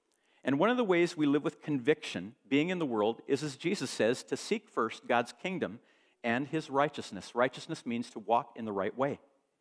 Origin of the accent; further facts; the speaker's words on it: Alberta, Canada; Now, I'm from Alberta. I eat beef.